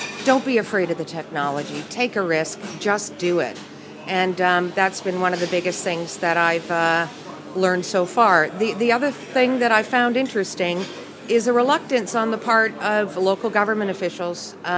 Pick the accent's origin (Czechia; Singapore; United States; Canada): Canada; now in Birmingham, United Kingdom; I'm Canadian and have only been in Birmingham for less than 2 months.